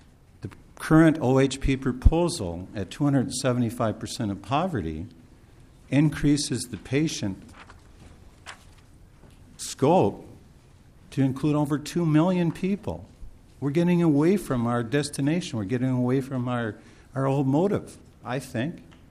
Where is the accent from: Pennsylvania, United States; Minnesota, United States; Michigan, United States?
Minnesota, United States; Lewiston; I'm from Lewiston, Minnesota